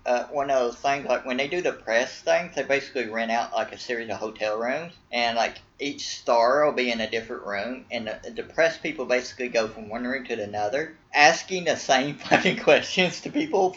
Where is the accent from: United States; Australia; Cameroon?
United States; I'm American. I say it the way it